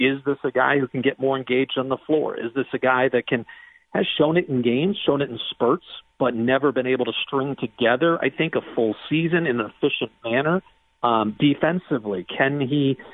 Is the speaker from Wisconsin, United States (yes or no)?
no; Massachusetts, United States; growing up in Western Massachusetts, I got hooked on the NBA thanks to the Boston Celtics